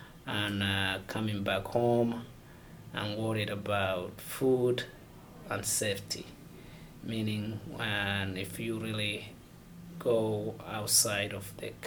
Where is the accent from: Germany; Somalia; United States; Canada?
Somalia; I was born in Somalia and in a small village, and it was a village, and also it looked like a farm. So it was a very green village